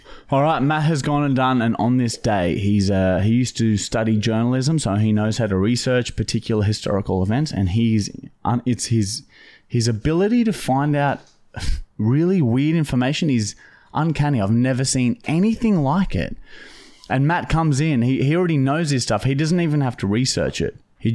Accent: Uruguay; Uruguay. We grew up in Uruguay, though.

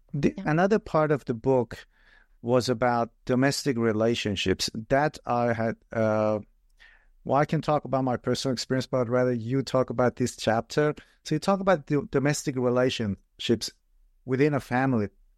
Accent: Iran; I'm originally from Iran

